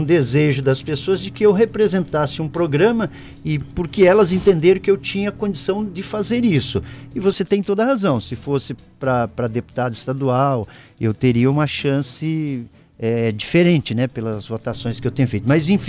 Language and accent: Portuguese; Paraná, Brazil; now in Curitiba, Brazil; As pessoas, em especial do interior do Paraná, de onde vim, aos 19 anos, migrei aqui para Curitiba